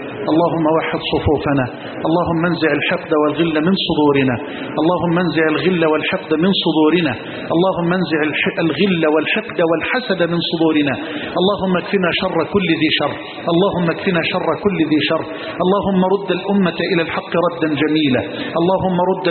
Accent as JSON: {"language": "Arabic", "country": "Egypt"}